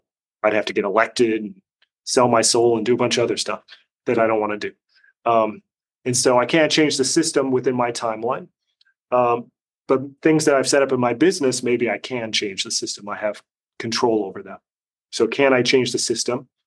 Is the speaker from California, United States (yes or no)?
no; Seattle, Washington, United States; I grew up in the Seattle area, and when it was a very blue collar town, and we were known for being weird.